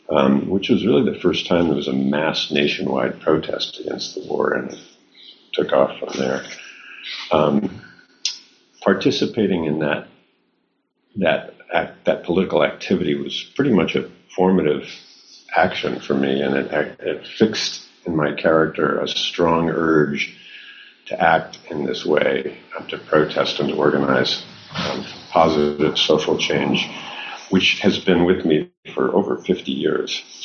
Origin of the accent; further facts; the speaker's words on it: Berkeley, California, United States; I'm from Berkeley.